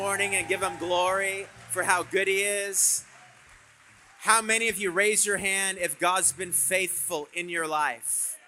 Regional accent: Canada; now in United States; I'm originally from Canada. I've been in a fellow Canadian right here, but I've moved to California in 2008.

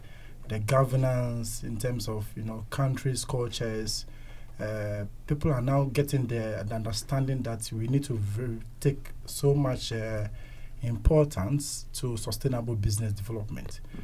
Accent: Ghana; moved away as an adult; I came from Ghana in 2019. So I came to do my master's in international business.

